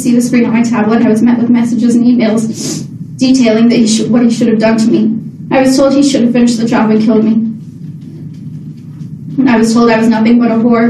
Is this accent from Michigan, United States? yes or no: no; Indiana, United States; now in Las Vegas, United States; My mother moved to Las Vegas with me when I came from Indiana.